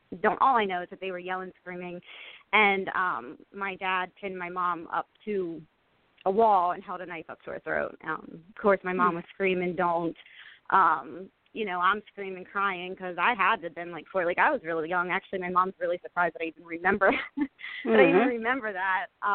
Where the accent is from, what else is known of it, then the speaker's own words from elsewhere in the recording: York, Pennsylvania, United States; I'm from York, Pennsylvania, or Spring Grove, like the town or whatever.